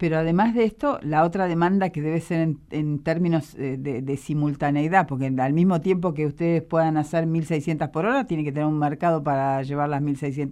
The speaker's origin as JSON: {"language": "Spanish", "country": "Argentina", "said": "cómo somos los argentinos"}